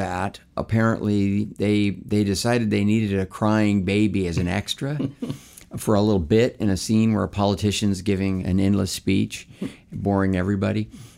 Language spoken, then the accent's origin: English; Duncan, Oklahoma, United States; born there; Well, I was born in Duncan, Oklahoma. Mm-hmm. Was not raised there.